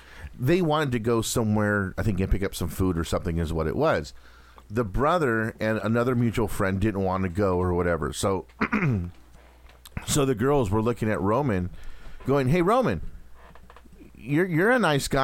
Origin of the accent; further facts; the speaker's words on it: Whittier, California, United States; growing up in Whittier, we had in Puente Hills area, there was a area that they had miniature go-karts.